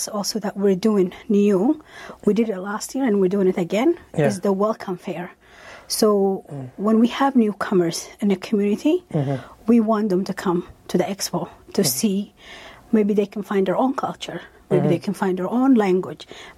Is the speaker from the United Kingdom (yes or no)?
no; Sudan; also born or lived in Eritrea / Egypt; now in Fort McMurray, Canada; For myself, growing up in Sudan, in Eritrea, in Egypt, it was completely different.